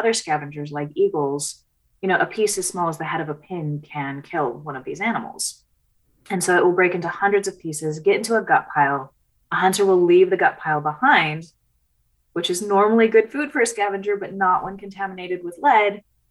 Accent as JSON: {"language": "English", "region": "California", "country": "United States", "tie": "born or raised there", "said": "But I'm a Yurok tribal member. I grew up on the Yurok reservation and surrounding lands."}